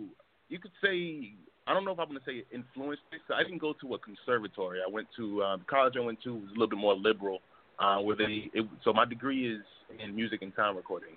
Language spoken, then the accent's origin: English; New York City, New York, United States; I'm from the Bronx, New York. I got to do the real hip-hop thing.